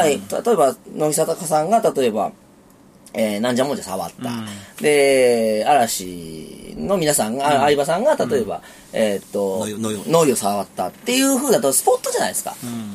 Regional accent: Nagoya, Aichi, Japan; まあ、ある程度東京、まあ、私名古屋ですけど

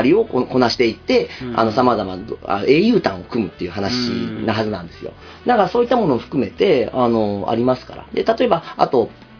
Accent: Nagoya, Aichi, Japan; でも自分名古屋ですね。もうどこどう切っても名古屋じゃないですか。

